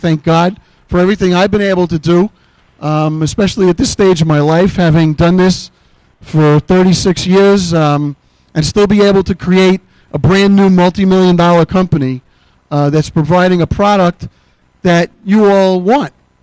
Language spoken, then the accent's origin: English; Brooklyn, New York, United States; it's a Brooklyn attitude more than maybe Jersey Jack attitude because I'm from Brooklyn.